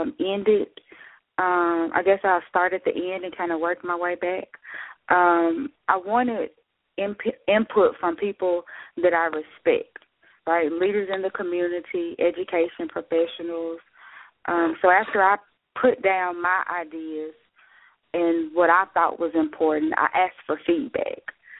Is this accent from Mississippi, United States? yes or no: yes; Brandon, Mississippi, United States; Well, I am from Brandon, Mississippi. As you mentioned when you introduced me, I was born and raised in the Jackson, Mississippi metropolitan area.